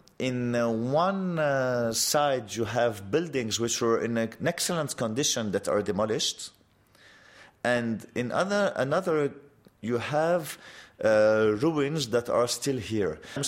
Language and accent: English; Beirut, Beirut Governorate, Lebanon; Well, I'm coming from Beirut. My parents were born in Beirut. I'm of an Armenian origin. So I have an Armenian identity, but I am a Lebanese citizen. I was born here. I was raised here. I lived almost all my life in the city.